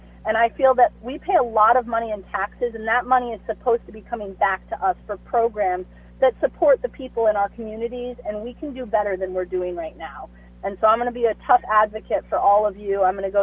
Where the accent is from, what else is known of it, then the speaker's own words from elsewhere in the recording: New Lebanon, United States; I was born and raised in New Lebanon. I know firsthand the needs of the small rural communities.